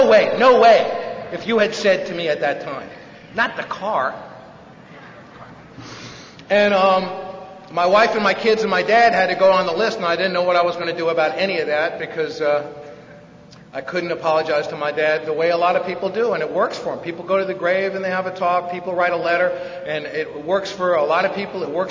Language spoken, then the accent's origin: English; Bronx, New York, United States; I was brought up in the Bronx.